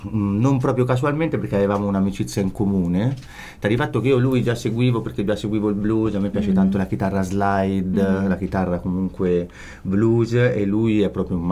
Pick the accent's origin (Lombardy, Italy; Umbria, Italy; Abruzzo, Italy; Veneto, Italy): Umbria, Italy; Perugia; also born or lived in Naples; Sì, io vengo... da Perugia, nel senso che sono cresciuto